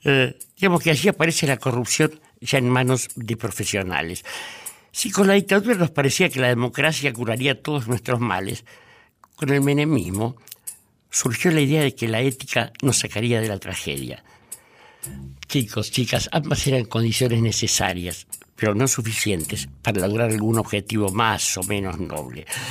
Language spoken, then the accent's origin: Spanish; Buenos Aires, Argentina; born there; Y yo, aunque pasé por la Sorbona, nací en Barracas, muchachos.